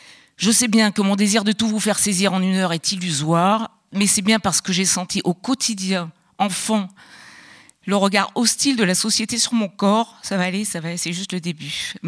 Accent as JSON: {"language": "French", "region": "Auvergne-Rhône-Alpes", "country": "France", "tie": "born or raised there", "lives_now": "Paris, France", "said": "Je suis une femme, j'ai 61 ans, je suis photographe professionnelle depuis 2001. J'ai été élevée en Auvergne, dans une famille socialement mixte"}